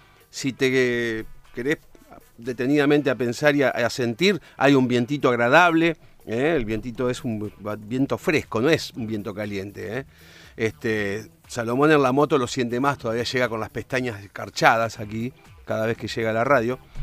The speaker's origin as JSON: {"language": "Spanish", "town": "Diamante", "region": "Entre Ríos", "country": "Argentina", "tie": "born or raised there", "said": "Yo soy nacido en Diamante y vivía frente a un campo."}